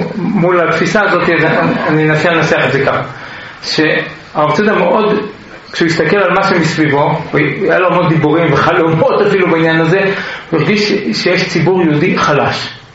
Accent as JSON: {"language": "Hebrew", "town": "Tel Aviv", "region": "Tel Aviv District", "country": "Israel", "tie": "born or raised there", "said": "אני יליד רמת אביב"}